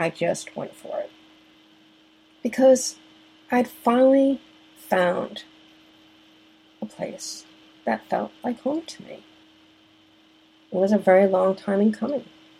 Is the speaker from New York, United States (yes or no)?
yes; Mount Kisco, New York, United States; also born or lived in Boston; I was raised in Mount Kisco, New York, which is very close to Chappaqua. I went to the Chappaqua schools, and it was a very, very nice area.